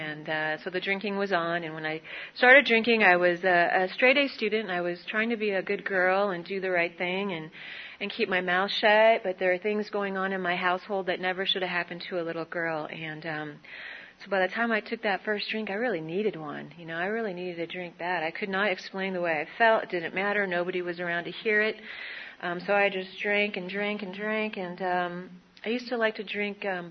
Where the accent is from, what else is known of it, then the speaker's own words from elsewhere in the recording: Lancaster, California, United States; I grew up in Lancaster, and that was my first resentment.